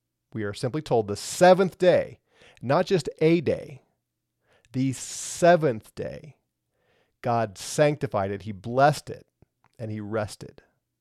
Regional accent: St. Louis, Missouri, United States; Did you know that I was from St. Louis?

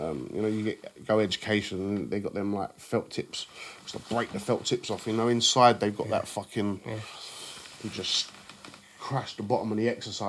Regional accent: Lewisham, London, United Kingdom; I was from Lewisham originally, but then my nan used to live in Kennington.

